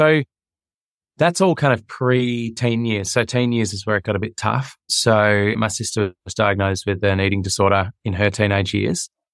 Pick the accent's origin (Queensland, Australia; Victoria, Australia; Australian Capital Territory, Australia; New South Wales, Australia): Victoria, Australia; Melbourne; I grew up in Bourne, which is a suburb of eastern Melbourne, kind of leafy green.